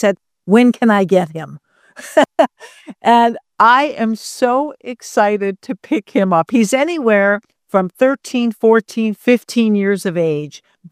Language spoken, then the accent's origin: English; Detroit, Michigan, United States; because I'm from Detroit